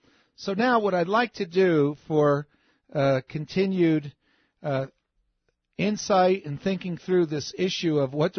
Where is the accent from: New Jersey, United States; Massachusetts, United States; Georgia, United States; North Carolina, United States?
New Jersey, United States; And I'm from New Jersey, northern New Jersey.